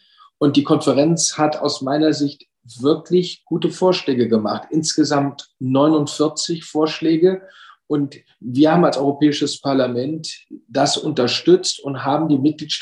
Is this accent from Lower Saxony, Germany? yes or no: yes; Lower Saxony, Germany; Ich komme aus Niedersachsen, bin regional zuständig für den Elbe-Weser-Raum